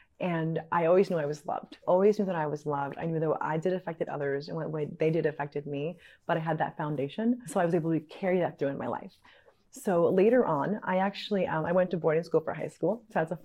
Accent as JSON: {"language": "English", "town": "Brooklyn", "region": "New York", "country": "United States", "tie": "born or raised there", "said": "So I was born and raised in Brooklyn. My family is from the Bushwick area. So I grew up kind of within Bushwick and Cypress Hills."}